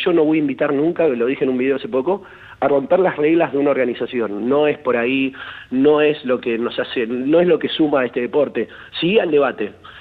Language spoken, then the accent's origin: Spanish; Argentina; ¿Por qué vamos a cambiar la cultura argentina, esta tan linda que tenemos nosotros, que somos latinos, que no somos Nueva York, que no somos Yankee